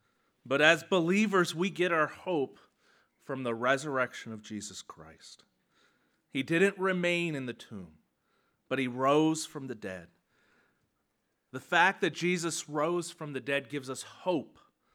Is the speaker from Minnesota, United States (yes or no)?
no; Pennsylvania, United States; Of course, many of you know I grew up in Lancaster County.